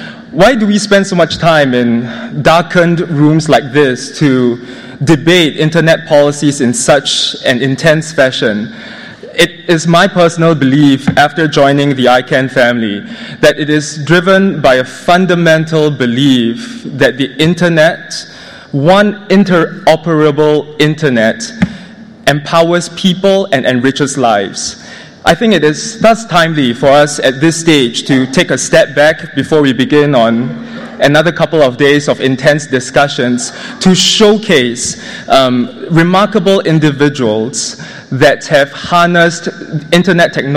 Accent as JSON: {"language": "English", "country": "Singapore", "said": "I'm proud to be ICANN staff based right here in the region. And as a Singaporean"}